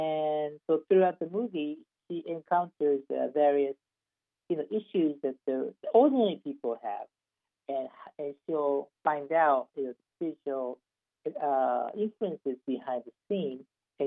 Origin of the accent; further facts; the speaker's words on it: Japan; we are all from Japan